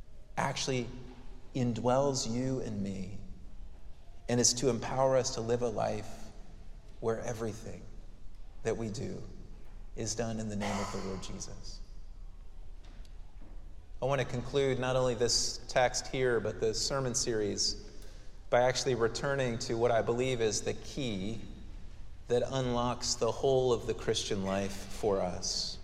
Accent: Colorado Springs, Colorado, United States; This is in my hometown of Colorado Springs.

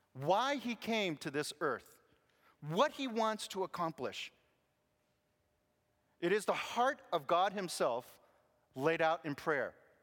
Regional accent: United States; There's probably no more awkward experience, at least growing up in America, at least for me.

